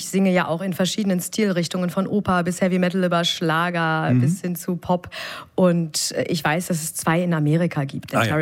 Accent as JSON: {"language": "German", "town": "Gelsenkirchen", "region": "North Rhine-Westphalia", "country": "Germany", "said": "Ich komme aus Gelsenkirchen."}